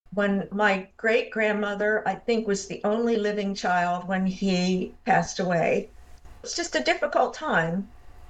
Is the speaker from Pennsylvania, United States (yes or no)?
yes; Pennsylvania, United States; according to my mother, I grew up in Pennsylvania.